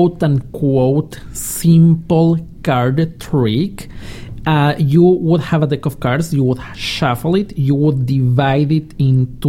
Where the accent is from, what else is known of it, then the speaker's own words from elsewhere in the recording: Ecuador; Mom was born and raised in Colombia, and I was born and raised in Ecuador.